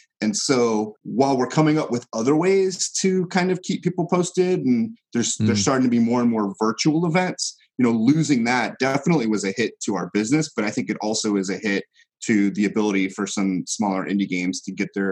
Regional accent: St. Louis, Missouri, United States; moved away as an adult; I grew up in St. Louis. I grew up in the Midwest. I went to Mizzou and I wanted to move, you know, get to the coast.

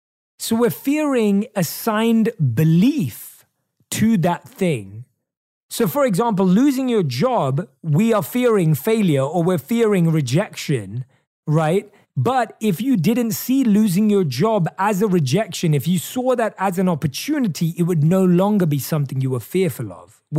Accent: England, United Kingdom; In my home country of England, we once resisted the newfangled technology of the umbrella.

